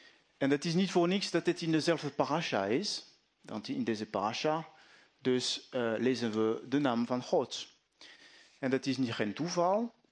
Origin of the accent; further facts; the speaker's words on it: France; accent: French; Dutch is a second language; Ben ik goed te verstaan met mijn Frans accent?